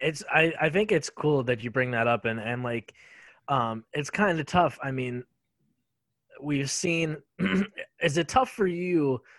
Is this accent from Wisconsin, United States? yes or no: yes; Wisconsin, United States; Like I said, myself, when we were doing the meet and greet thing, I'm from Wisconsin.